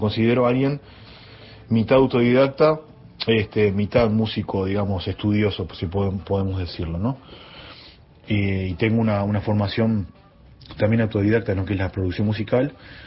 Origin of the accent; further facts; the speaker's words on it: Montevideo, Uruguay; Bueno, yo nací en Positos, en el barrio Positos de Uruguay, pero he vivido en muchos barrios en estos 40 años de vida en Montevideo.